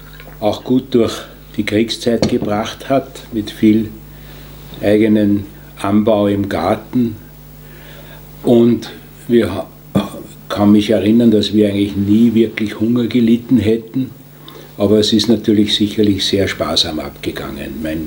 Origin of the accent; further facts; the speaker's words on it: Leogang, Salzburg, Austria; born there; Ja, ich bin 1940 geboren in Leogang als achtes Kind meiner Eltern.